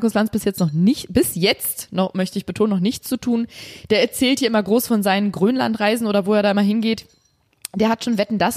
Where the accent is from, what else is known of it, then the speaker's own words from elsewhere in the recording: Trentino-Alto Adige, Italy; now in Cologne, Germany; arbeite in Hamburg, bin also insofern in Ulm unterwegs. Aber meine Heimat, wenn man nach Heimat fragt, ist natürlich nach wie vor Südtirol. Und ich bin auch wahnsinnig gern da.